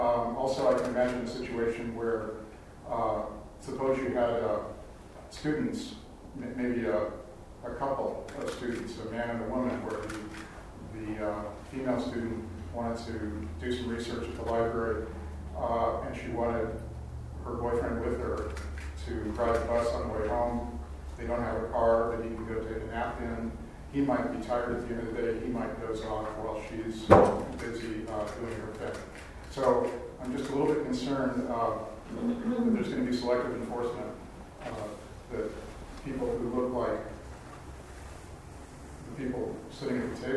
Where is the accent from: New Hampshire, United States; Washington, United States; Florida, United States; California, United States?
California, United States; Boulder Creek; I'm from Boulder Creek.